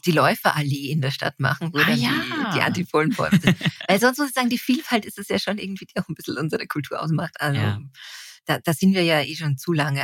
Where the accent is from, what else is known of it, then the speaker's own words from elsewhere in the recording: Austria; ich komme aus Österreich.